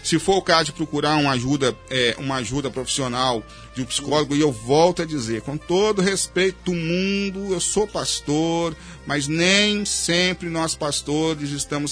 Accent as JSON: {"language": "Portuguese", "region": "Minas Gerais", "country": "Brazil", "said": "Eu sou mineiro, eu não sou muito, muito disso."}